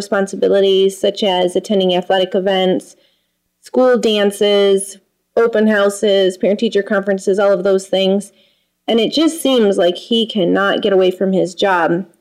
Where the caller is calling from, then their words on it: Michigan, United States; I'm calling from West Michigan.